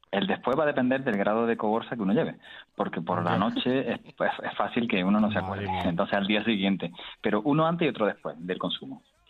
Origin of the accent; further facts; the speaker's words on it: Córdoba, Andalusia, Spain; y yo que soy un cordobés de vaina.